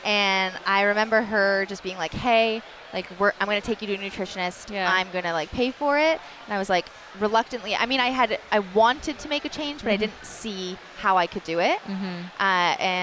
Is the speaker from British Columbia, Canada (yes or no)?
no; Toronto, Ontario, Canada; I grew up in Toronto, Canada.